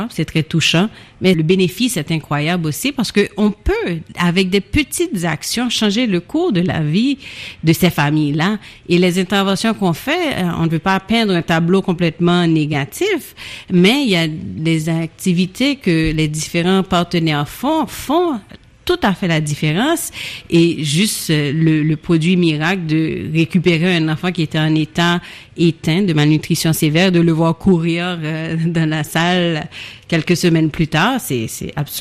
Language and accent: French; Haiti; mais j'étais motivée de retourner en Haïti. Mais je dis toujours que même si j'ai grandi en Haïti, je jouais pas dans des bidonvilles